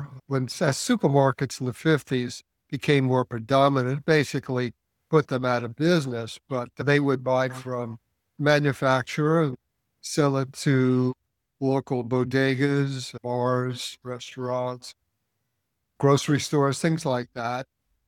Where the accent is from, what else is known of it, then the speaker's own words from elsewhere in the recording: Bayonne, New Jersey, United States; growing up in Bayonne, it's a blue-collar industrial city known for its oil tank farms. It's heavily Catholic and Democratic.